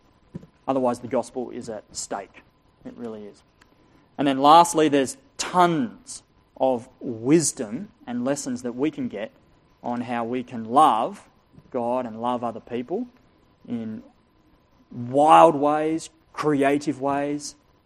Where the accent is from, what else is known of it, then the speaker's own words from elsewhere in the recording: England, United Kingdom; But yeah, we're English, so we like to have a lucky dip with the Bible.